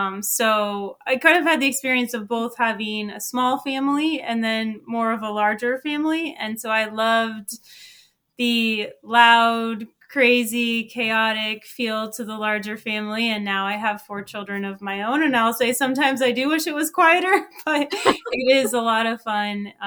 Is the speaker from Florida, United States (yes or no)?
no; St. Louis, Missouri, United States; I am. I grew up in St. Louis. My parents actually are transplants. So my dad's from Michigan. My mom is from New Jersey. They came to St. Louis for residency and had children.